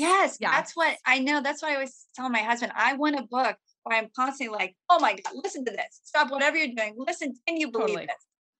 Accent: Fairway, Kansas, United States; my hometown indie bookstore, Rainy Day Books in Fairway, Kansas, is taking orders for signed copies

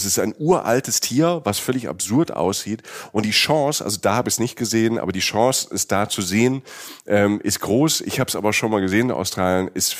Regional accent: Southern Germany, Germany; Ich komme ja auch aus Süddeutschland.

